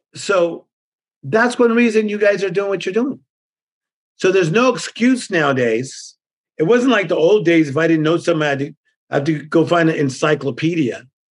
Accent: Compton, California, United States; I'm from Compton. I was listening

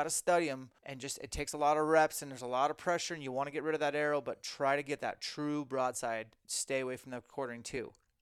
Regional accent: Spokane, Washington, United States; we're even doing a mini camp for elite members only in Spokane, my hometown.

